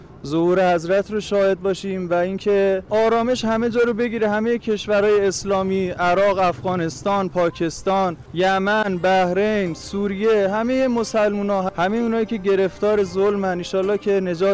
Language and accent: Persian; Qom, Iran; از قم اومدیم ما.